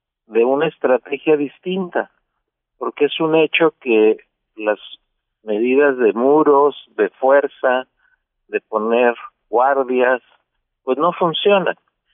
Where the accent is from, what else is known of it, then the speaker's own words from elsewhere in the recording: Mexico; que por cierto el 30% de esa cantidad somos mexicanos.